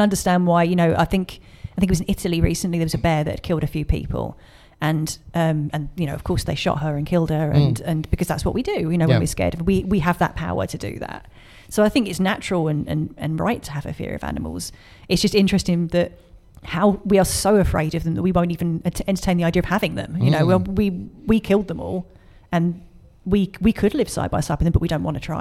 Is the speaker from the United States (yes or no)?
no; London, United Kingdom; I grew up in London, and, you know, in the city in London